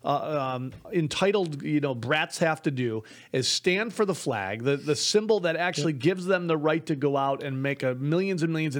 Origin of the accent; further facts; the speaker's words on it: Buffalo, New York, United States; That's my hometown.